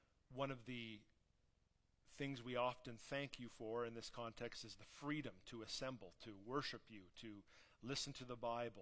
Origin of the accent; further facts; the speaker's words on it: Canada; I'm pretty Canadian and don't get a lot of joy from saying things that other people disagree